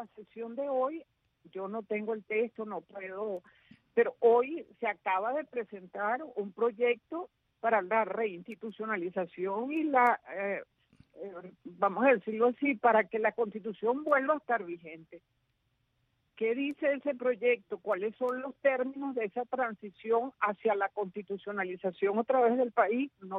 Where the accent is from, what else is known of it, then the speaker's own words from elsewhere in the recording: Venezuela; Yo como ciudadana venezolana